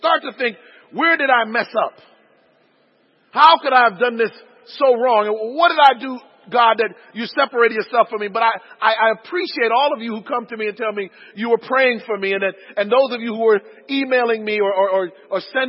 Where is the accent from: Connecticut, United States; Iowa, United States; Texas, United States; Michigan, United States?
Connecticut, United States; born there; I was born in the Constitution state of Connecticut.